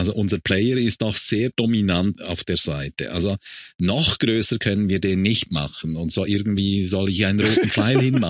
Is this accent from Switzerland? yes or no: yes; Switzerland; Wir sind Schweizer, langsam wir Schweizer.